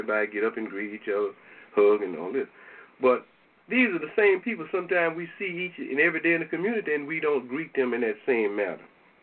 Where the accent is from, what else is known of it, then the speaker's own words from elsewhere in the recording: Louisiana, United States; When I was growing up in Louisiana, the old folks used to say, especially my grandmother, you be prayed up once you go into the church